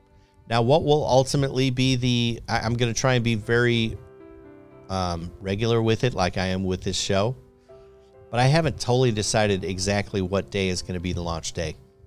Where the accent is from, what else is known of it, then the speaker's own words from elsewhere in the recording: Chicago, Illinois, United States; accent: Chicago; I'm told from time to time, you know, people can still hear my Chicago accent, whatever.